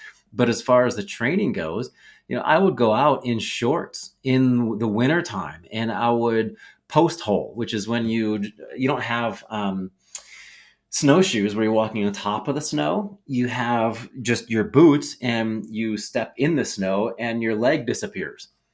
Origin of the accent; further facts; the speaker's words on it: Willard, Ohio, United States; I was born and raised in Willard, Ohio, small farming community. Mom and dad raised this Midwest young man to have moral standards, ethics, and personal core values to make decisions.